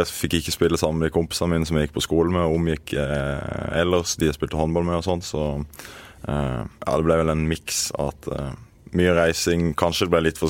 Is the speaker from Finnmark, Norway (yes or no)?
no; Øyslebø, Agder, Norway; Jeg er født og oppvokst i Marnardal kommune på et bittelite sted som heter Øyslebø